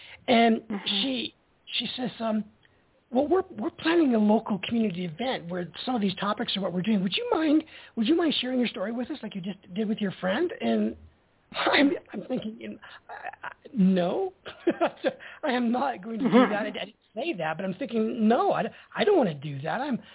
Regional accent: Prince George, British Columbia, Canada; I would love if you would come to Prince George, which was my hometown that we grew up in.

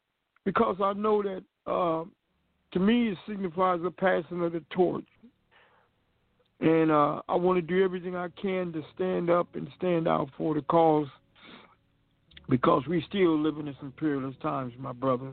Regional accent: Northern United States, United States; because the North, and I'm from the North, I was bred and born in the North, but they tell so many lies about the South

